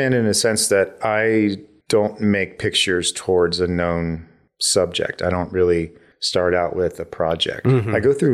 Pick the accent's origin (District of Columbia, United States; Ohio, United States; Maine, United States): Ohio, United States; Well, I grew up in the Midwest in Ohio.